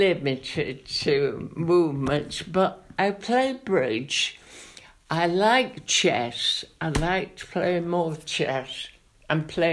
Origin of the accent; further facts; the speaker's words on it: Mossley, North West England, United Kingdom; moved away as an adult; Mossley, on the borders of Yorkshire.